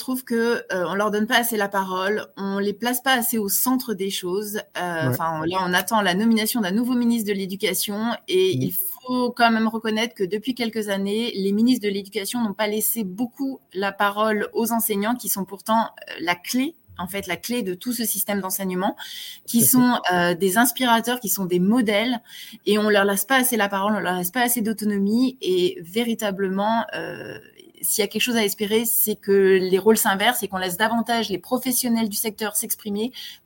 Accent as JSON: {"language": "French", "town": "Grenoble", "region": "Auvergne-Rhône-Alpes", "country": "France", "said": "d'autant que je suis grenobloise."}